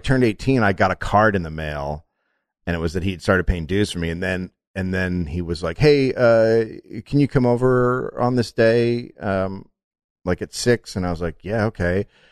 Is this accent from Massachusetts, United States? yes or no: no; California, United States; I'm from California, unlike you, Oregon.